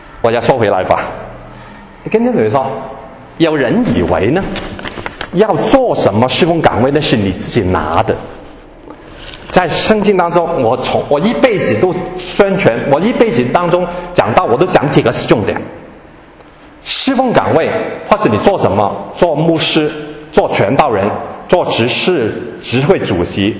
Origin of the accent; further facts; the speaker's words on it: China; 中国人呢就要劝三次才做的，四次三次，那不是不好啊，但是我们中国人文化而已。